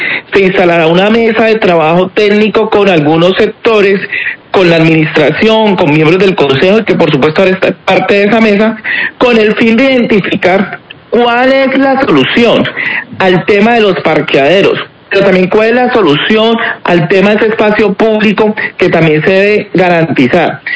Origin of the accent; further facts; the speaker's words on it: Cali, Valle del Cauca, Colombia; nosotros como caleños